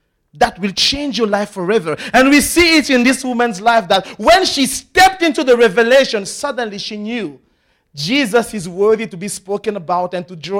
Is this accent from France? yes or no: yes; France; accent: French; English is a second language; That I choose not to pronounce because my very French accent betrays me.